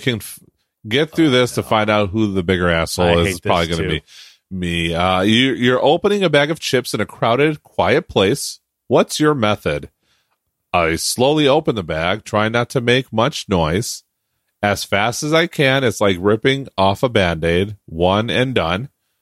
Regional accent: United States; I'm American.

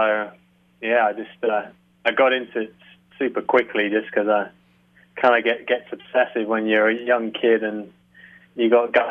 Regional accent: England, United Kingdom; moved away as an adult; now in United States; It's pretty warm down here in North Carolina, so enjoying some heat. As an English guy, I'm not used to.

